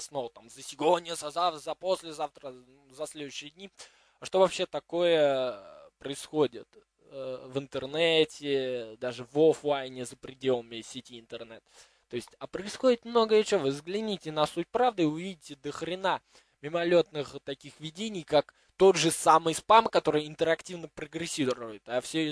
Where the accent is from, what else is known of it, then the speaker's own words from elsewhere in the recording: Nizhny Novgorod, Nizhny Novgorod Oblast, Russia; Вот, если захочу куда-то смотаться из Нижнего Новгорода, так я смотаюсь из Нижнего Новгорода, но вернусь всегда туда, потому что мои корни, мое начало всегда от Нижнего Новгорода происходит.